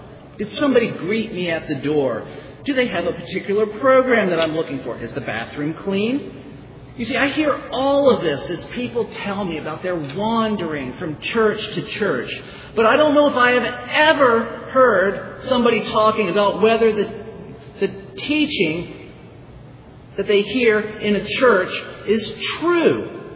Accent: North Carolina, United States; I'm from North Carolina, as Rob mentioned, and down in the Bible Belt, our churches have three sacraments.

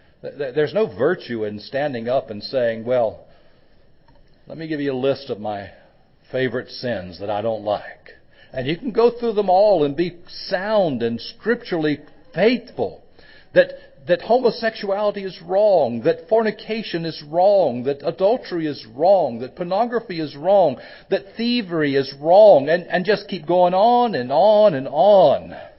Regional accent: Fayetteville, North Carolina, United States; In my hometown in Fayetteville, North Carolina, a big military town

